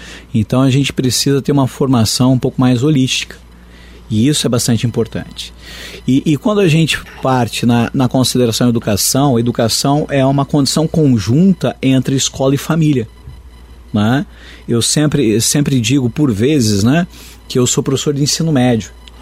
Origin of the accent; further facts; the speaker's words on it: Ponta Grossa, Paraná, Brazil; born there; A gente não pode colocar São Paulo dentro de Ponta Grossa, onde eu nasci.